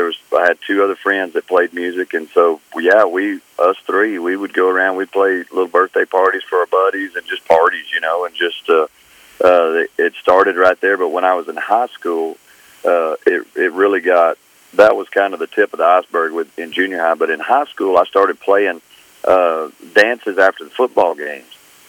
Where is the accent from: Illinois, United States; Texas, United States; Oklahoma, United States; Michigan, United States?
Texas, United States; Pecos; also born or lived in Mertzon, United States; Well, I grew up in Pecos, Texas, until about around junior high school, and then I moved to Mertzon, which is just southwest San Angelo there, and I graduated high school there.